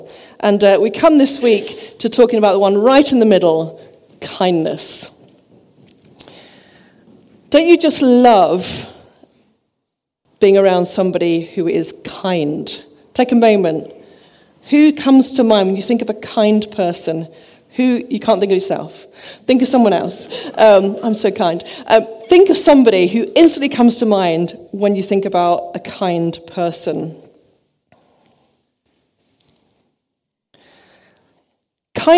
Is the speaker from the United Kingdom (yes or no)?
yes; Hove, South East England, United Kingdom; I hail from this area, so I grew up in Hove. Maybe you know from the accent. I'm sorry, but I am a Sussex girl. I am a Sussex girl, and my dad grew up in Washington.